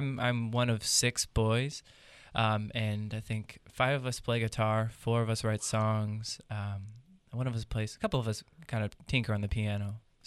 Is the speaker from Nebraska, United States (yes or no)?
no; Chesterton, Indiana, United States; now in Pittsburgh, United States; I grew up in Northwest Indiana in a small town called Chesterton.